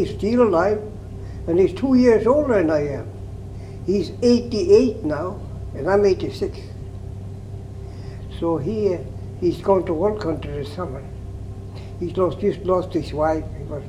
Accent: Sweden; English is a second language; now in United States; Well, I come from Sweden to Seattle.

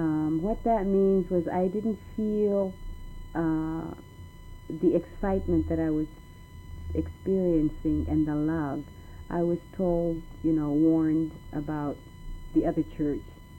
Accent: Barrow, Alaska, United States; the missionaries that are here right in my hometown. When I experienced this reality of Jesus Christ in Anchorage, it was not here, and I experienced it not in the church, but in my own home, in my bedroom, on my knees.

